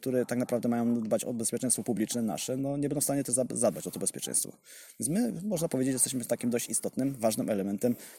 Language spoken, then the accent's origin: Polish; Lesser Poland, Poland; pochodzę tutaj po sąsiedzku z Podhala, bo jestem rodowinnym góralem, więc jestem taki zero-jedynkowy i zdeterminowany mocno.